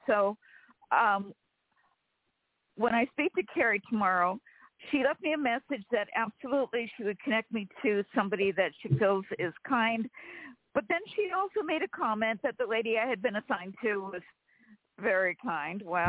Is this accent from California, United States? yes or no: yes; Sacramento, California, United States; I'm from Sacramento, California.